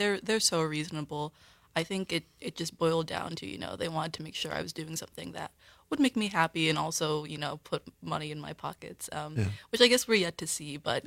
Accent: Connecticut, United States; also born or lived in New Bedford, Massachusetts / Houston; I am from Connecticut. I was actually born in New Bedford, Massachusetts. Nice. So I'm a Northeast gal. Except I lived in Houston for a little bit.

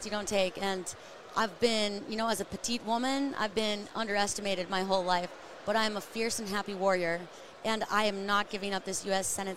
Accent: Utah, United States; in my home state of Utah, the average person dies 2 years early because of the air quality. We have very bad air quality.

